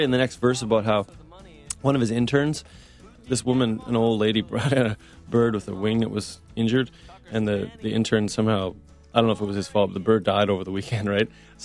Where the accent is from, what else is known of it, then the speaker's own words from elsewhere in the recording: Western Canada, Canada; I'm from Western Canada and, you know, it's a big country and there are three or four distinct sort of accents within Canada.